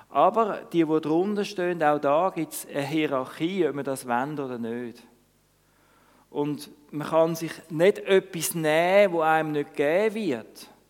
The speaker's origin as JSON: {"language": "German", "country": "Switzerland", "said": "Und auf der anderen Seite sind wir Schweizer"}